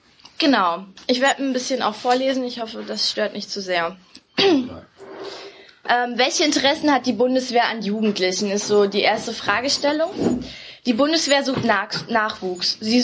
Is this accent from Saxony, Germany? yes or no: yes; Leipzig, Saxony, Germany; Ich komme aus Leipzig und bin dort auch in der SDRJ tätig.